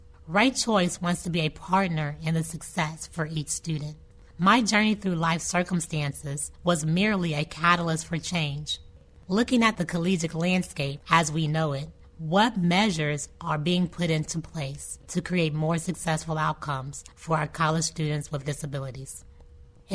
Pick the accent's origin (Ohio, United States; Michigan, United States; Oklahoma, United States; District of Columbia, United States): Ohio, United States; Columbus; After graduating, I returned to my hometown of Columbus, Ohio, armed with 2 degrees, an undergraduate and graduate degree in business.